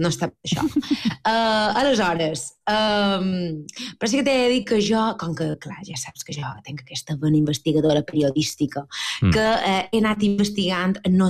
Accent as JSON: {"language": "Catalan", "town": "Muro", "region": "Balearic Islands", "country": "Spain", "said": "Sí, però jo som de Muro"}